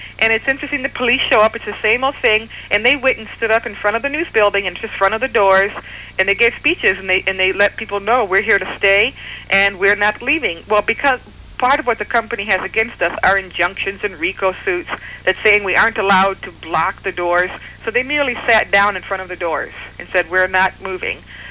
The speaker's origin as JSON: {"language": "English", "town": "Detroit", "region": "Michigan", "country": "United States", "tie": "born or raised there", "said": "I grew up in Detroit, so I think the whole world is like Detroit. Even though I've traveled the whole world"}